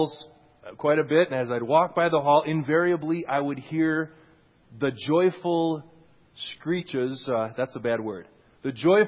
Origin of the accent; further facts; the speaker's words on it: Minnesota, United States; And I come from Minnesota, so that's why there were those things there.